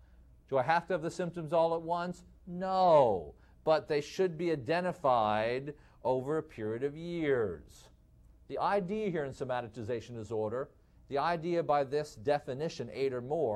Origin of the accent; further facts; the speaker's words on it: Midwest, United States; accent: Midwestern; or labelle indifference in my Midwestern accent.